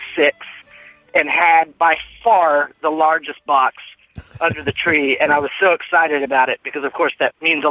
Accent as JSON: {"language": "English", "region": "North Carolina", "country": "United States", "tie": "born or raised there", "lives_now": "Nashville, United States", "said": "Hi, Tom. I grew up in Western North Carolina pretty poor with a couple of older brothers"}